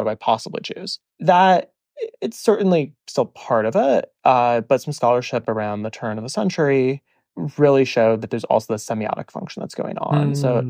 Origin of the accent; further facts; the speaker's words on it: Midwest, United States; But growing up in the Midwest, we had both.